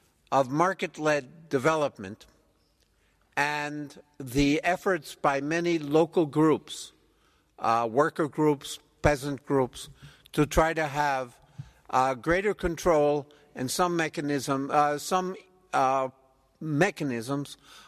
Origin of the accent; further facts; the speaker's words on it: Mexico; English is a second language; from Mexico.